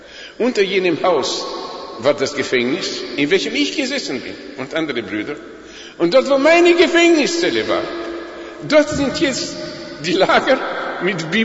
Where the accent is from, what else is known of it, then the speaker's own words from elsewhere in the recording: Bucharest, Romania; German is a second language; In Rumänien, in Bukarest, mein Heimatland.